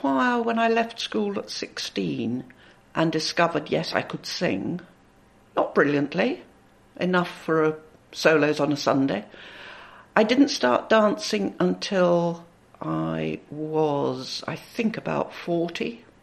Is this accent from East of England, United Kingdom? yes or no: no; Aldershot, South East England, United Kingdom; born there; I was born in Aldershot in Hampshire in March 1947.